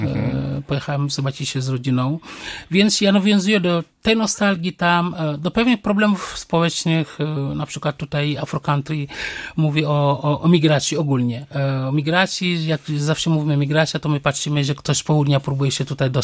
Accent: Dakar, Senegal; moved away as an adult; now in Poland; bo ja się urodziłem na wsi, w wieku 5 lat wujek, kuzyn przyszedł do wioski i zabrał mnie do stolicy, do Dakaru.

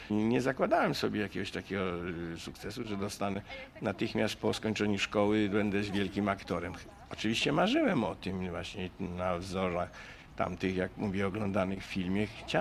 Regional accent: Łódź, Łódź Voivodeship, Poland; Ja się urodziłem w Łodzi, wychowałem, skończyłem szkołę aktorską.

